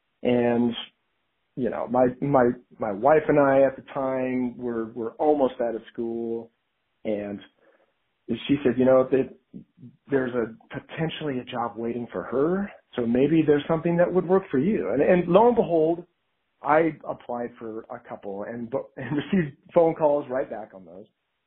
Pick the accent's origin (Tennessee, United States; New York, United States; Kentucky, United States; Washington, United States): Washington, United States; Clarkston; So I grew up in Clarkston, Washington, and during high school, loved playing ball